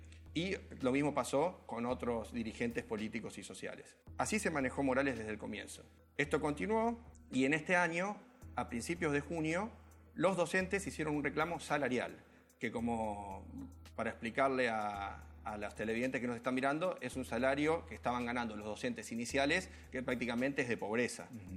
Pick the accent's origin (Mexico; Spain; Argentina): Argentina; la pregunta para hacernos como argentinos es